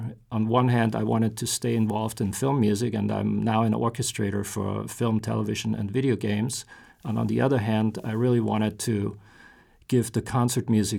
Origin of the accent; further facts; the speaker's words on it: Austria; moved away as an adult; now in United States; although I grew up in Austria, I was a jazz musician while I was living there.